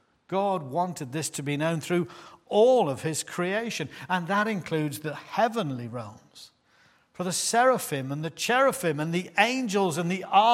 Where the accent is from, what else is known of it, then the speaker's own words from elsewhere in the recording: Clay Cross, East Midlands, United Kingdom; I've been born and raised in Clay Cross. Proud of it, really.